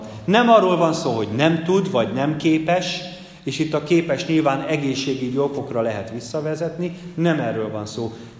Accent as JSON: {"language": "Hungarian", "region": "Budapest", "country": "Hungary", "tie": "born or raised there", "said": "Én Budapesten egy olyan panel lakásban nőttem fel, éltem"}